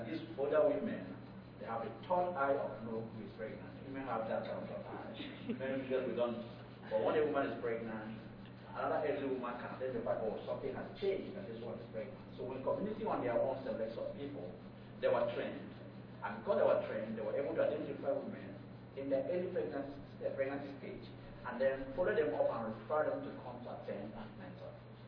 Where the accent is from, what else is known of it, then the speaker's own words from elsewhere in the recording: Nigeria; I'm also from Nigeria.